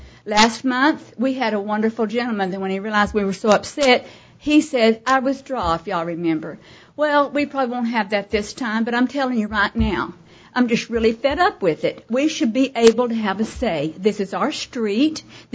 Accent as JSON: {"language": "English", "region": "Arkansas", "country": "United States", "also_born_or_lived": "Denver", "lives_now": "Branson, United States", "said": "we came here from Denver to retire in Branson, Missouri. I'm close to Arkansas, where I'm from, to my children."}